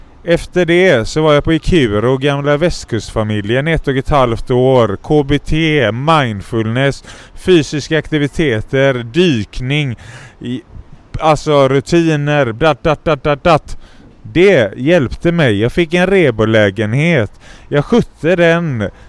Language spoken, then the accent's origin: Swedish; Gothenburg, Västra Götaland County, Sweden; also born or lived in Skara / Lidköping; Jag är uppvuxen mitt i stan på Kungshöjd, Grönsakstorget. Precis under Horgatan, Rosenlund. Där är jag uppväxt från 1 år till 16.